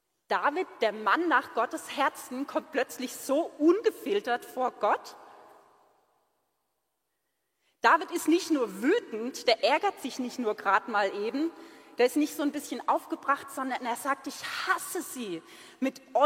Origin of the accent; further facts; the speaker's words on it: Odenwald, Germany; Und wir kommen aus dem Odenwald, das heißt, wir hatten auch noch die richtigen Schimpfwörter drauf.